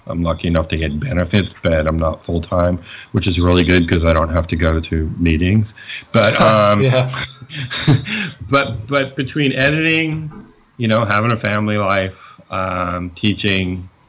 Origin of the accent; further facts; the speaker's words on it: Queens, New York, United States; You know, when I lived in New York, I grew up in Queens, and I had hundreds of friends there, literally, or acquaintances.